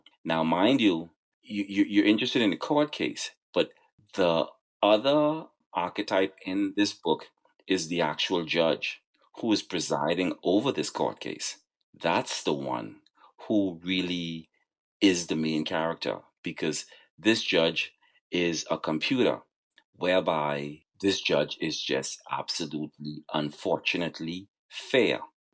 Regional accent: Bahamas; born there; My parents came from Haiti. I was born in the Bahamas.

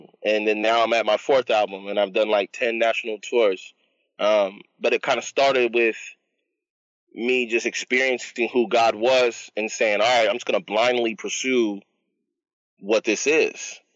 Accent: Dallas, Texas, United States; born there; Cause I was born in Dallas, Texas, in the hood where everybody was gangbanging and drug dealing, and I rap.

